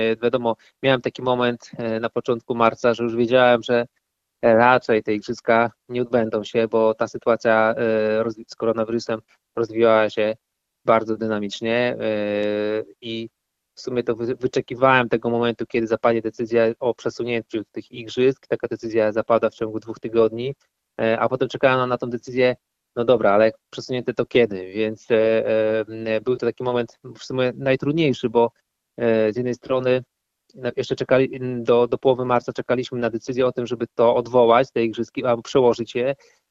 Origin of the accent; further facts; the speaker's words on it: Mrągowo, Warmian-Masurian Voivodeship, Poland; wychowując się w Mrągowie, bo tam się urodziłem, tam się wychowałem.